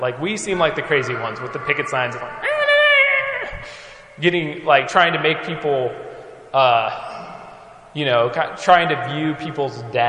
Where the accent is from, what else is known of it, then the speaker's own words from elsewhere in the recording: Kansas, United States; I'm from Kansas, and one of the things we're known for, other than the Chiefs hopefully winning today, Kansas City Chiefs